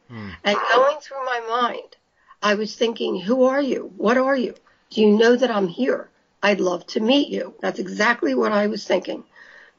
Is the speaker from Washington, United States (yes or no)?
no; Philadelphia, Pennsylvania, United States; We're both from Philadelphia, Pennsylvania.